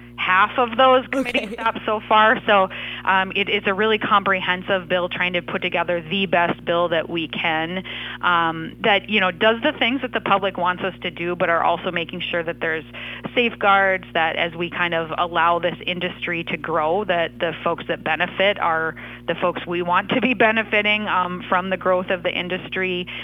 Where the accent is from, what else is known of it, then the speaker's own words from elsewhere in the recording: Cass Lake, Minnesota, United States; I grew up in the Cass Lake area